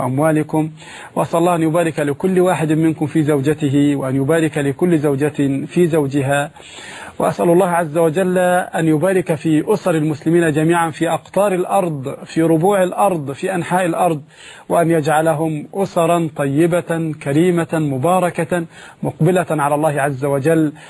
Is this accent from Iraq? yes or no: no; Egypt; وهذا موجود حتى عندنا في مصر. في مصر هنا موجود